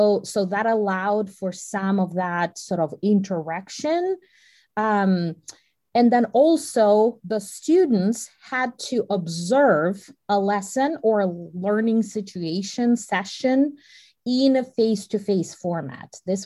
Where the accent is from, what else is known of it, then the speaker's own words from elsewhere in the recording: Russia; English is a second language; moved away; Well, interestingly enough, I came from Russia.